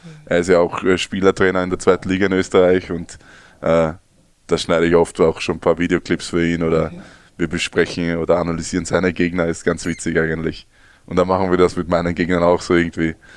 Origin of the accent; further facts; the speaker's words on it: Eckenburg, Germany; im Sommer vor allem, wenn keine Schule war, sind wir immer jeden Vormittag in die Halle gegangen bei uns in Eckenburg